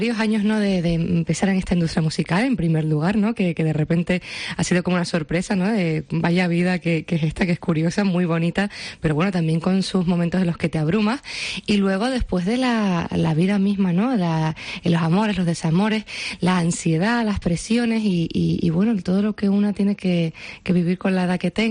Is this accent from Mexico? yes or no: no; Canary Islands, Spain; Pues yo soy canaria, yo soy de la isla de La Palma y siempre me he sentido muy conectada con Latinoamérica.